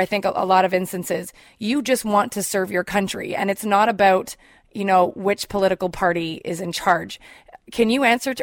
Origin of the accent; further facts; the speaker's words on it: Canada; speaking myself as a Canadian right here